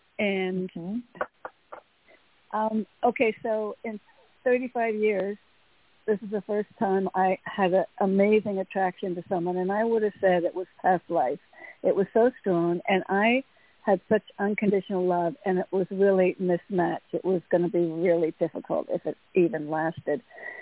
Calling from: Connecticut, United States; from Connecticut.

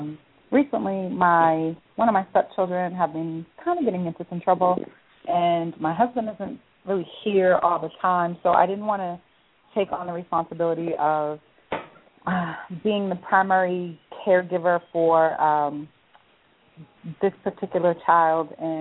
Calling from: Boston, Massachusetts, United States; I'm calling from Boston.

